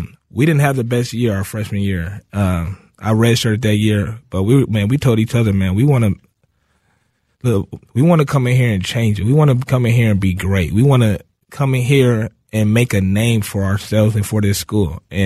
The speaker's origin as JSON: {"language": "English", "town": "Minneapolis", "region": "Minnesota", "country": "United States", "said": "And I mean, we're from Minneapolis. Our parents didn't have the most money in the world"}